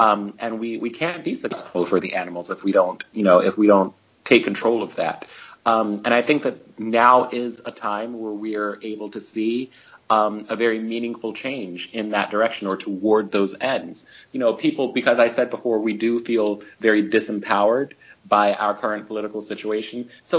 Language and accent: English; United States; that's quite appalling to me, as an American and as a Black person